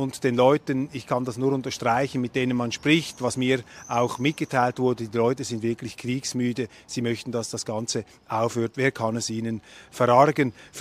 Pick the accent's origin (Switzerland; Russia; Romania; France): Switzerland; Und mir ist aufgefallen als Schweizer, dass die Firma Geberit da die sanitarischen Anlagen bereitgestellt hat.